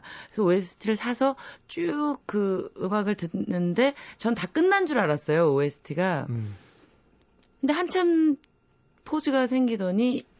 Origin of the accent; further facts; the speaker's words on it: South Korea; 저도 이... 한국에서 네. 어렸을 때부터 제가 뭐 외국에서 왔던 친구도 아니고